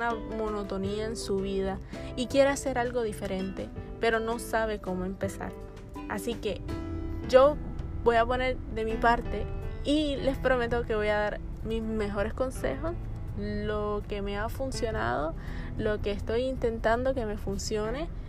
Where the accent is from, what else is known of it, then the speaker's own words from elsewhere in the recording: Puerto Rico; tengo 21 años y soy de Puerto Rico.